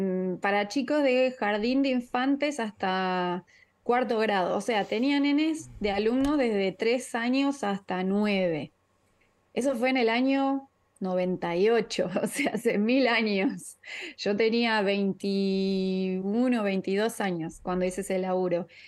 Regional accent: Argentina

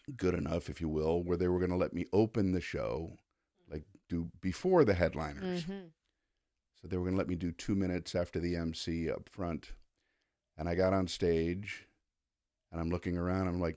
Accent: Miami, Florida, United States; So anyway, I grew up in Miami, Florida.

